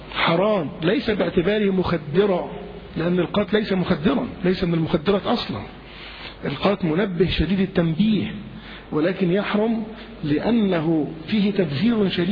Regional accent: Egypt; من العادات عندنا في مصر

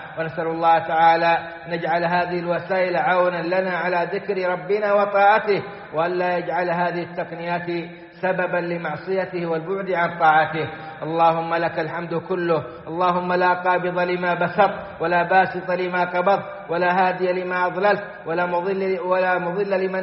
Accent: Saudi Arabia; وغص منهم بلادنا السعودية

